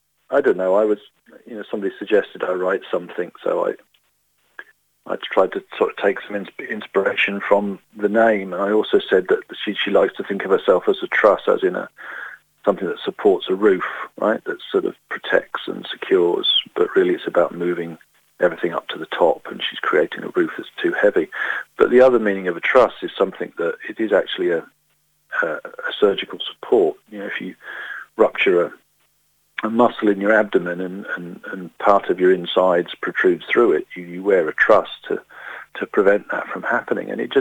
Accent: United Kingdom; It's my country in a sense, because I came from there. I'm British, you know, so I still have an interest in the place.

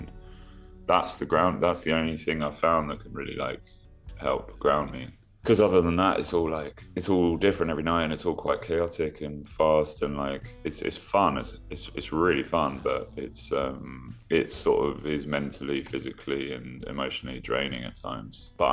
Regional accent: London, United Kingdom; I grew up in London

